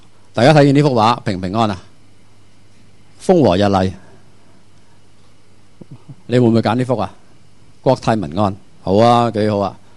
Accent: Hong Kong; 以為我哋香港人咧管治水平好高，我哋基建好掂。

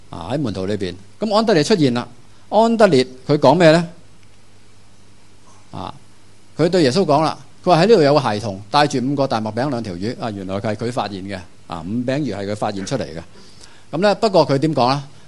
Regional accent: Hong Kong; 我哋香港人生活喺香港

